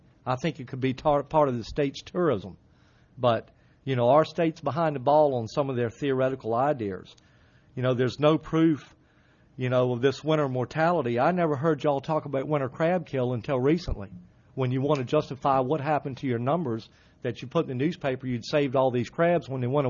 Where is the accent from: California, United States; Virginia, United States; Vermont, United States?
Virginia, United States; Mathews; I grew up on Gwynn's Island in Matthews, and all my ancestors are from Tangier.